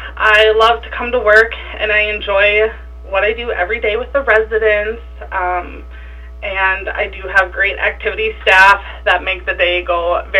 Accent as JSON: {"language": "English", "town": "Springfield", "region": "Minnesota", "country": "United States", "tie": "born or raised there", "said": "Yeah, so I grew up in Springfield, Minnesota. I grew up on a dairy farm."}